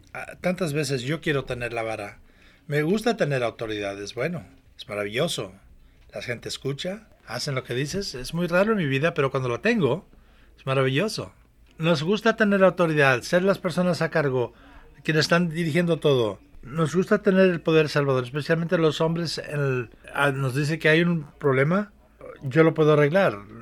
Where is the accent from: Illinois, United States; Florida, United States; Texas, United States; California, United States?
Florida, United States; Miami; born there; Nací en Miami cuando tenía 6 años de edad.